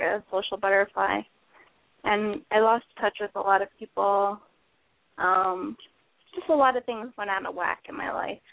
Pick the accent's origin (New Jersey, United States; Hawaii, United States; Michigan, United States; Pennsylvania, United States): New Jersey, United States; I'm from Brittany. New Jersey.